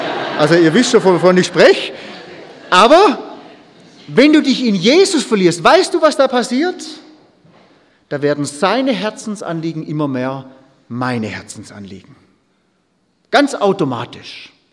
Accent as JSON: {"language": "German", "region": "Baden-Württemberg", "country": "Germany", "said": "Ich komme ja aus Hohenlohe. Das ist ja alles Weinberge bei uns"}